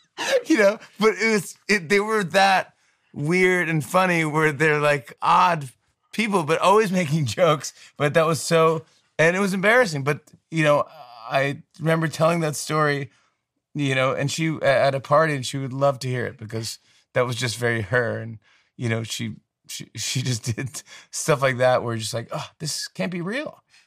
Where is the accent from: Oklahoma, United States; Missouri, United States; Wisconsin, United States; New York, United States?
New York, United States; Saugerties; born or raised there; now in Manhattan, United States